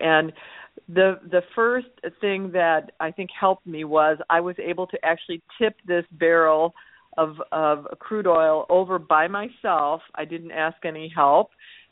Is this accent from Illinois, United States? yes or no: yes; Chicago, Illinois, United States; I'm from Chicago originally.